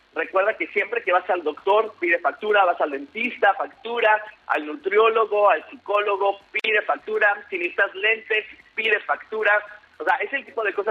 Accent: Mexico

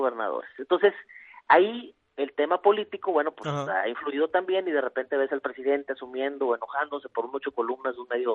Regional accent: Mexico; ¿qué más nos queda como mexicanos?

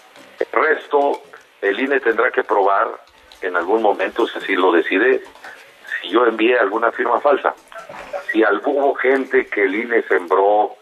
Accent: Mexico; hacerme valer de la prerrogativa que tengo como mexicano de defenderme

